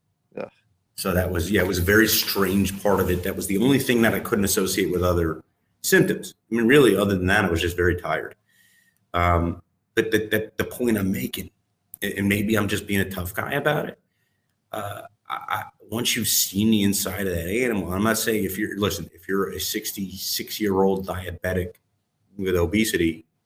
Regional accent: New York City, New York, United States; Well, so as a New Yorker, I grew up in East Village when it was still punk rock.

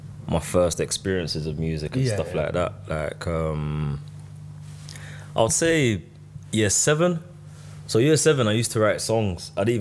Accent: London, United Kingdom; because we're from South London and whatever, and no one knew about us.

